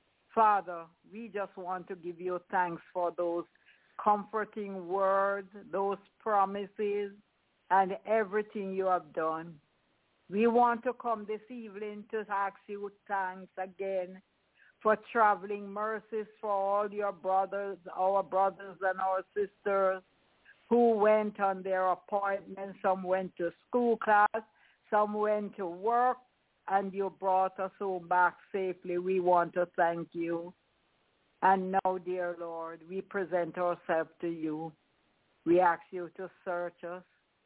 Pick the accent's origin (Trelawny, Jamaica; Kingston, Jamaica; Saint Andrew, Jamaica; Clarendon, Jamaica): Kingston, Jamaica; So this evening, we are here from all different parts of the world. I am here from Kingston, Jamaica.